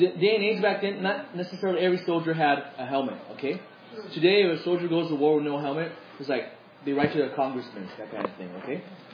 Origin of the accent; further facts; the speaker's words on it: United States; I was like, no, I'm not imperial. I'm American.